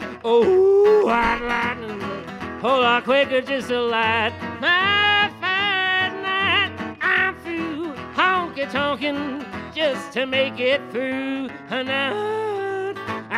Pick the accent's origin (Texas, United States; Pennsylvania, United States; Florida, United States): Pennsylvania, United States; Erie; born there; now in Nashville, United States; Well, I was born in Erie, Pennsylvania, many, many moons ago. I've called Nashville my home on and off for the most part for the last 30 years.